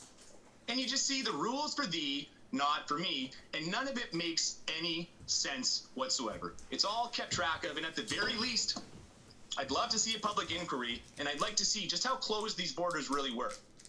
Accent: Canada; We're all Canadian citizens. You have the right to leave your country

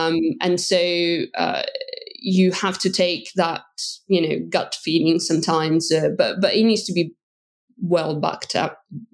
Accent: Verona, Veneto, Italy; I'm from Verona, which, you know, is the region of Valpolicella.

